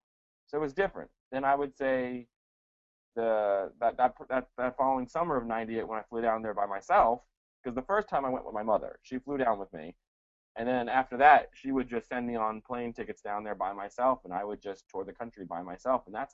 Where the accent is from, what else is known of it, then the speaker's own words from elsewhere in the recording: United States; I grew up in the States as an only child.